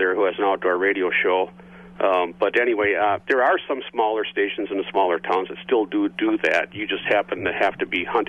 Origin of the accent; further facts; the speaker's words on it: Wisconsin, United States; I grew up in Ashland County, still hunt in Ashland County on opening weekend.